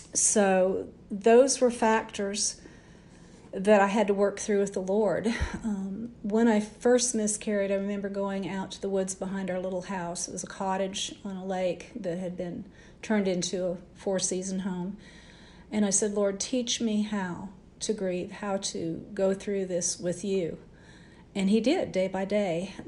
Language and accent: English; Kansas, United States; I've been around tornadoes growing up in Kansas